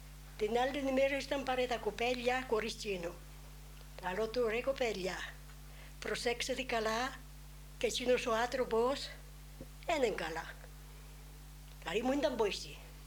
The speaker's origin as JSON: {"language": "Greek", "town": "Bergamo", "region": "Lombardy", "country": "Italy", "second_language": "Greek", "said": "Μπέργαμο."}